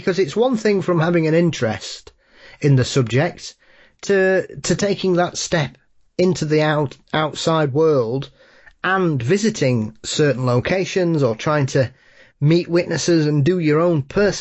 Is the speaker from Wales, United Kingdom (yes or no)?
yes; Wales, United Kingdom; especially in my home country, I'm fascinated by the quality of certain incidents that have occurred in Wales